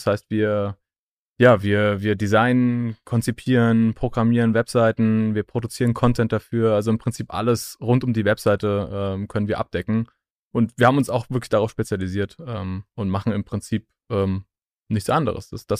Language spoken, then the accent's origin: German; Bingen am Rhein, Rhineland-Palatinate, Germany; Ich komme aus Bingen am Rhein, das ist eine kleine, wunderschöne Stadt